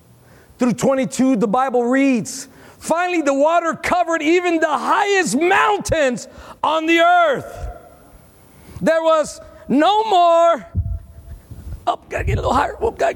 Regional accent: Texas, United States; I come from South Texas. We all had a shotgun in the truck and everything. We all care. That's the culture of Texas, in South Texas.

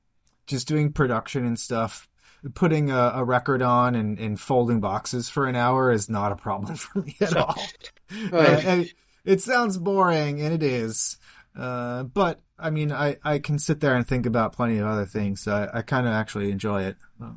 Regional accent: Green Bay, Wisconsin, United States; Yeah, I'm from Green Bay originally, so I know that whole coast pretty well.

